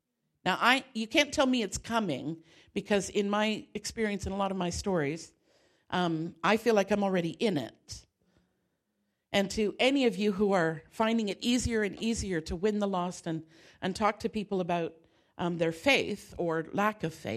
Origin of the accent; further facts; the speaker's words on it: Canada; Now, I'm a Canadian, so I tend to be a little more